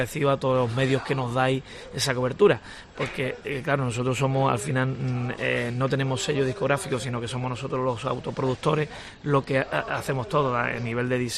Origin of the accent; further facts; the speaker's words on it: Málaga, Andalusia, Spain; somos rocieros, somos malagueños, que siempre lo llevamos por bandera, eso de ser de Málaga.